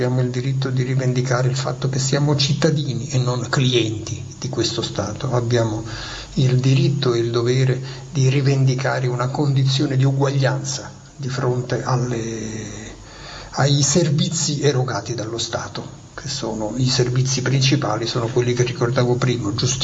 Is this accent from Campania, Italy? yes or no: yes; Naples, Campania, Italy; c'entra il fatto che vengo da Napoli, c'entra il fatto nella mia narrativa che sono un lettore non credente di scrittura sacra